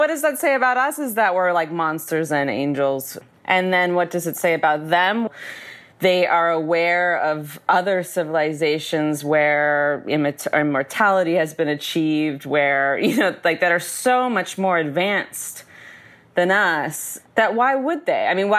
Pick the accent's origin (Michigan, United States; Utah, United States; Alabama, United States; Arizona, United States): Arizona, United States; I grew up in Arizona, and during that time, a very famous UFO episode happened there called the Phoenix Lights.